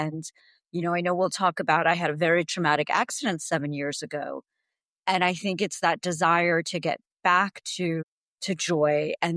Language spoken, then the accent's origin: English; New Jersey, United States; I grew up in New Jersey. You know, when I grew up, I'm 54 now, there were really no Indians in my town. I'm of Indian origin, and I always felt different and like I didn't belong.